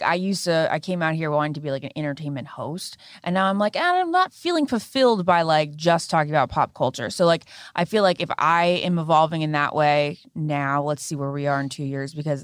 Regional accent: Virginia, United States; I'm from Northern Virginia.

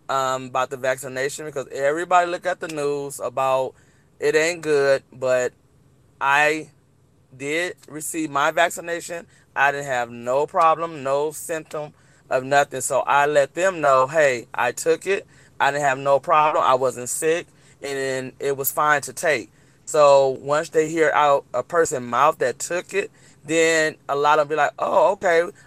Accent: Watts, California, United States; We grew up around Ted Watkins Park at the time, well, Rear Rogers Park at the time. As we grew up, we saw a lot of needs that was needed in Watts because we was low-income family in Watts

